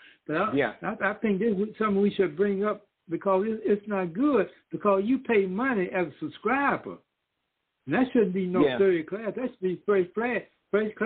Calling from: New York, United States; … calling out here in New York.

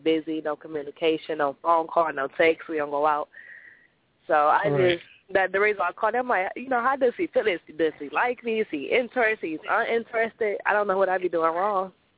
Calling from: Detroit, Michigan, United States; I'm calling from Detroit, Michigan.

